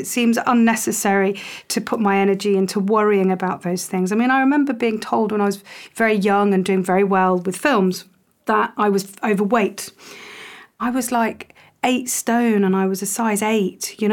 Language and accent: English; United Kingdom; I'm British, but I don't feel very English. My family were Polish, Irish.